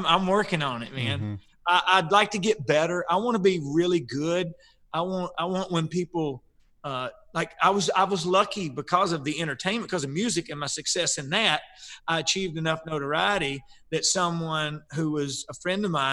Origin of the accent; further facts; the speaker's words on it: Nashville, Tennessee, United States; I grew up in and around, I was born in Nashville. So music was always, my dad was a musician growing up.